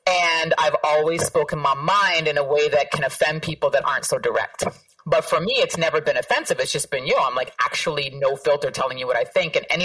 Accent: Toronto, Ontario, Canada; now in New York, United States; this might be a controversial statement for me to make as a Canadian, but unequivocally, the place that I feel most at home is that block

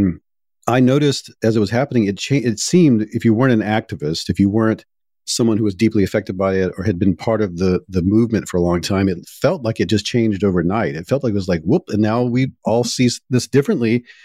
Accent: Deep South, United States; And I come from the Deep South.

